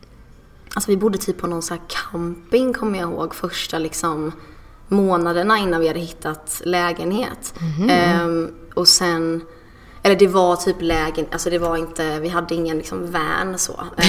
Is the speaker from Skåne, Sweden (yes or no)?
no; Norrköping, Östergötland, Sweden; born there; Jag är född i Norrköping.